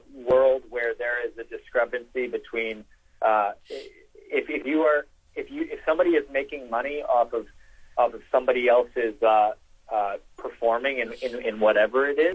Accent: Vancouver, British Columbia, Canada; I grew up in Vancouver, Canada, so I didn't play a lot of football, but I played a lot of sports.

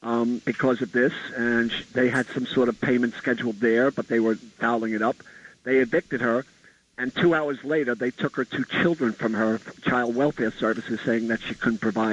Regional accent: Staten Island, New York, United States; I'm from Staten Island.

